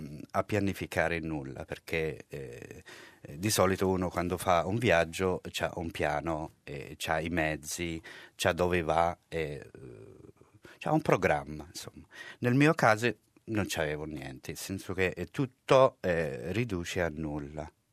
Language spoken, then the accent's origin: Italian; Algeria; Italian is a second language; moved away; ho 41 anni e vengo dall'Algeria. E sono rifugiato politico e ho lasciato l'Algeria all'epoca della guerra civile, a fine anni 90. Insomma, 98 sono arrivato a Napoli